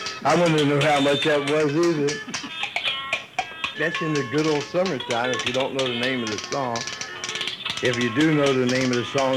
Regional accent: Cincinnati, Ohio, United States; I'm from Cincinnati, Ohio, and I've spent most of my life with the set of spoons in my hand.

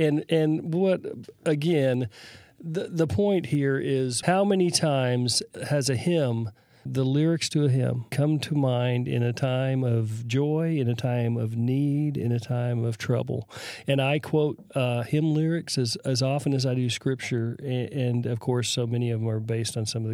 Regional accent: Texas, United States; I grew up in Texas in the 70s.

